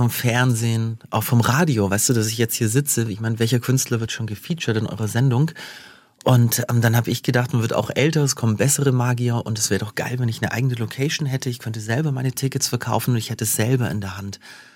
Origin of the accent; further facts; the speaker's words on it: Germany; Das Magietheater steht ja in Neu-Ulm, aber ich bin aufgewachsen in der Region.